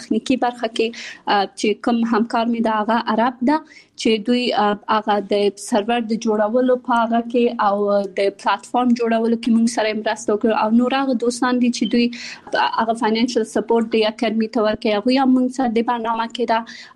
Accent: Kabul, Afghanistan; born there; also born or lived in Pakistan

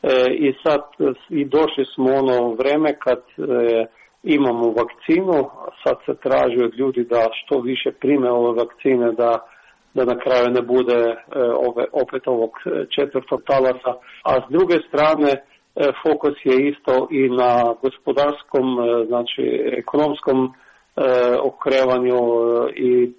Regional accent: Krško, Slovenia; ja koji dolazim iz Krškog

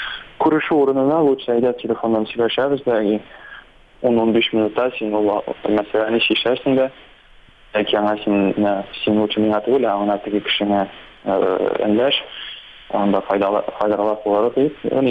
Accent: Naberezhnye Chelny, Tatarstan, Russia; also born or lived in Bashkortostan; Тумаштан мин Башкортстаннан, но без Чалыда үстем идем. Мәктәпне дә шунда бетердем

